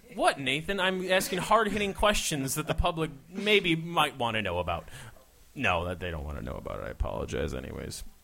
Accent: Chicago, Illinois, United States; Okay, I am from Chicago.

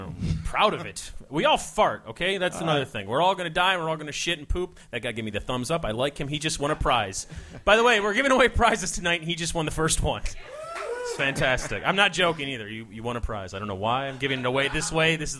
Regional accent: Chicago, Illinois, United States; Okay, I am from Chicago.

